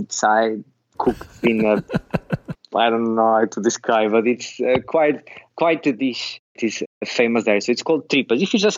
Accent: Matosinhos, Norte, Portugal; also born or lived in Porto; so originally I was born in Porto, but I lived all my life, or most of my life, in Matosinhos, which is, I'd say, a sister city.

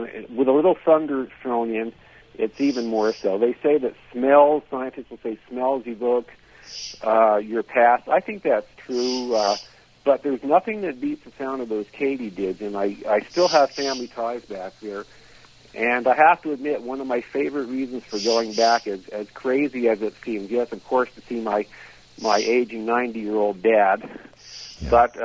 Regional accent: New Jersey, United States; But anyway, I grew up in New Jersey, hot, muggy New Jersey, mm-hmm. in a suburban area in the 60s and 70s.

